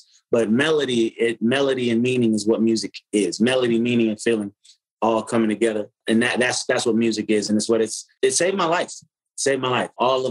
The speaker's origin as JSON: {"language": "English", "town": "Las Vegas", "region": "Nevada", "country": "United States", "tie": "born or raised there", "said": "We did a lot of our growing up in Nevada, Las Vegas."}